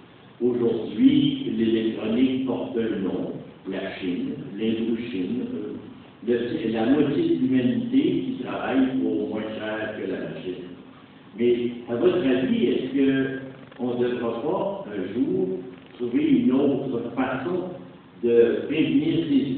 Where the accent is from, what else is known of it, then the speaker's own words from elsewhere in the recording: Quebec, Canada; je suis un Québécois de la Gaspésie.